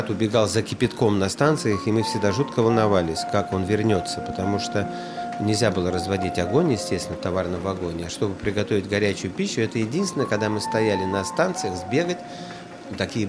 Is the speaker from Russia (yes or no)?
yes; Yekaterinburg, Sverdlovsk Oblast, Russia; born there; also born or lived in Moscow; Я родился вообще в Свердловске. Родился, как ни странно, 1 июня, в День защиты детей.